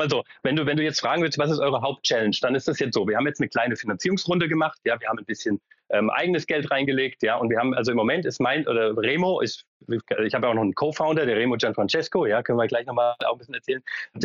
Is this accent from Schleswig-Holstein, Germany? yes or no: no; Frankfurt, Hesse, Germany; now in Berlin, Germany; ich komme selbst aus Frankfurt, bin jetzt wieder in Berlin